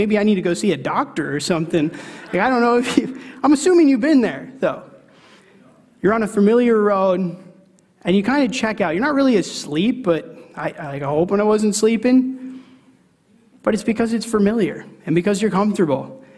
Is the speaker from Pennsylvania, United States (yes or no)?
no; North Dakota, United States; And so I'm from North Dakota, and I made a lot of trips over to Minnesota, over to Wisconsin.